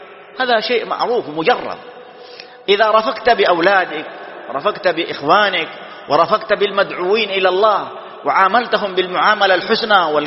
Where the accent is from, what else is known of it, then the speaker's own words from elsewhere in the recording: Saudi Arabia; في بلادنا المملكة العربية السعودية